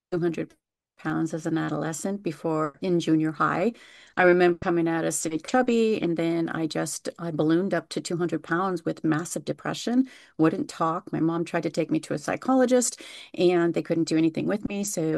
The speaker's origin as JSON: {"language": "English", "region": "California", "country": "United States", "tie": "born or raised there", "said": "I'm in the Los Angeles area. I grew up in the San Gabriel Valley. I'm currently in the high desert."}